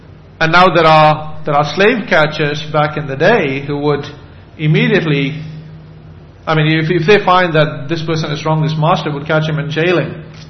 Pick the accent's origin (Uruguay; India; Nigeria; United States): India; I'm Indian. I'm not sure which way to call it.